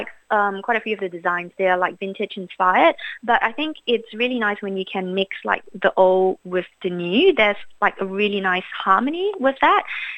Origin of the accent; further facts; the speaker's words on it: Singapore; I was like stealing my mom's magazines to read when I was growing up in Singapore.